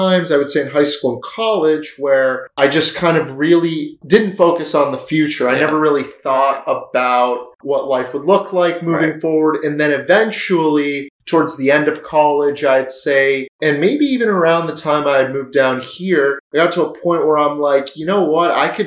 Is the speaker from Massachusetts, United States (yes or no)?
yes; Boston, Massachusetts, United States; moved away as an adult; No doubt. I am originally from Boston or just outside of Boston.